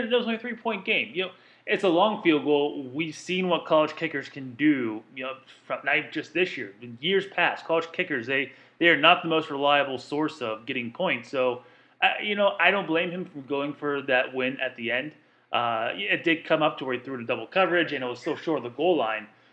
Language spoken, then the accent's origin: English; Pittsburgh, Pennsylvania, United States; My wife and I, she's from Indianapolis, I'm from Pittsburgh.